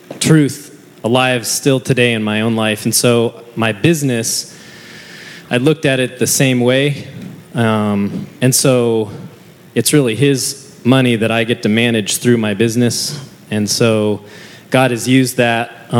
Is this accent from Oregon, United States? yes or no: yes; Oregon, United States; So I grew up out in Oregon.